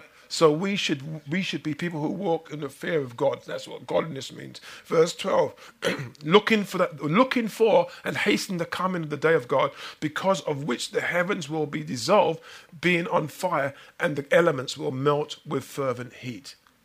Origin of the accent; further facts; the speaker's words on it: England, United Kingdom; I grew up in England and I went to a church school.